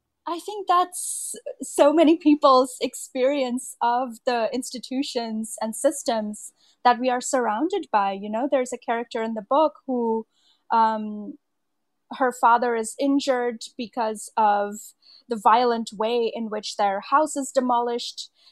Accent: India; now in United States; You know, I grew up in India. And so even though I moved to the US, I was keeping an eye on what was happening in India.

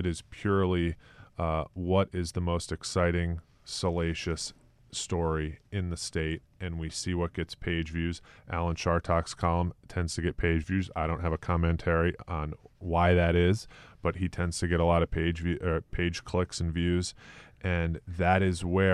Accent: Hartford, Connecticut, United States; I remember growing up around Hartford, Connecticut

